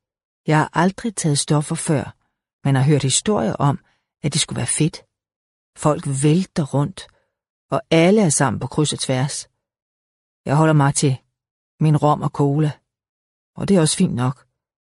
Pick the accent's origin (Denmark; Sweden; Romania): Denmark; Capital Region of Denmark; now in Sydhavnen, Denmark; jeg har mødt i min barndom på Vestegnen, og i mit liv i Sydhavnen.